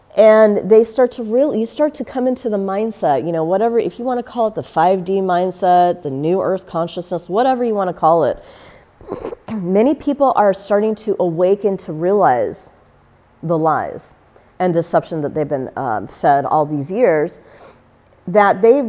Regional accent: United States; born there; I have come from the United States. I was American born. I'm an American and Mexican.

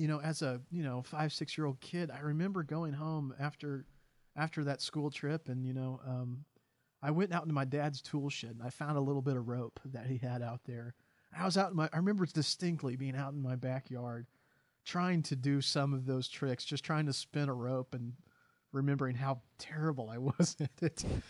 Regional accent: Claremore, Oklahoma, United States; Well, those of you who know me, I grew up here in Claremore. This has been my home for a long time.

